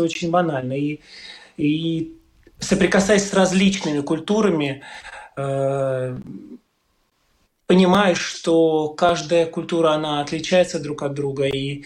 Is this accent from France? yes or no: no; Ukraine; moved away as an adult; also born or lived in Russia; now in Latvia; Да, школа у меня была украинская, а в институте я учился в России, потом вернулся сюда, обратно в Латвию.